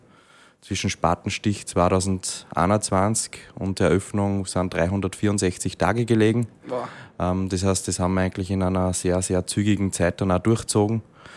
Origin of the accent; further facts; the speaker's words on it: Linz, Upper Austria, Austria; Wir kommen ja beide aus Linz. Das heißt, haben eigentlich unsere Jugend da verbracht, auch da gewohnt.